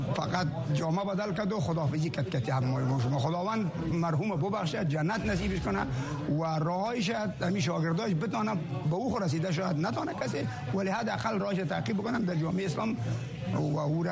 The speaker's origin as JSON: {"language": "Persian", "region": "Kabul", "country": "Afghanistan", "lives_now": "United States", "said": "من از کابل هستم، از چاردی کابل انجینیر هستم. مدت 6 سال میشه که من در اینجا آمدیم، در ویرجینیا."}